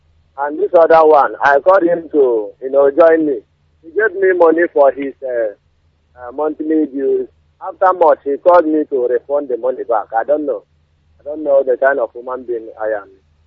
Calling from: Aba, Abia, Nigeria; I'm calling from Aba.

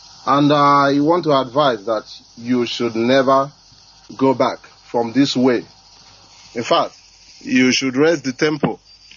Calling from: China; I'm calling from China.

